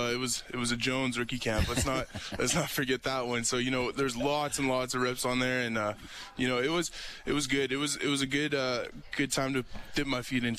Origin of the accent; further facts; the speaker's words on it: Calgary, Alberta, Canada; But, you know, I grew up in Calgary, so, you know, we get a little bit more Chinook, so it's a little bit warmer